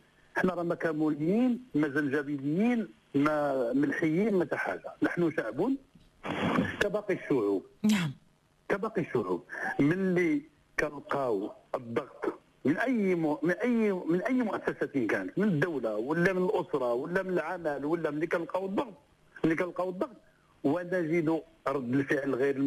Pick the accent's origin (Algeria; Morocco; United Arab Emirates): Morocco; هذه أساسية خصنا نفهموا احنا كمغاربة.